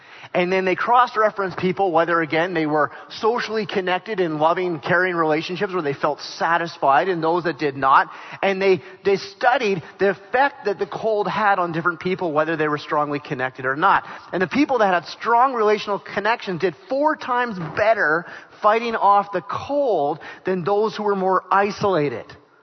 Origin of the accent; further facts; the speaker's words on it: Regina, Saskatchewan, Canada; When I was a kid, I grew up in Regina, and I did my time, 10 years, so that's a full sentence.